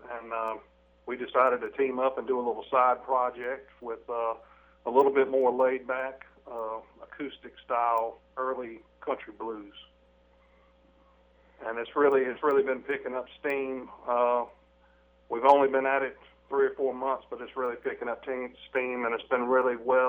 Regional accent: Columbia, South Carolina, United States; I grew up in Columbia, and then moved just north of Columbia into Blythewood.

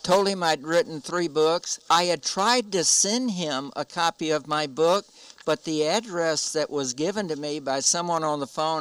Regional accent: Tennessee, United States; I'm from Tennessee. I could do it in Tennessee.

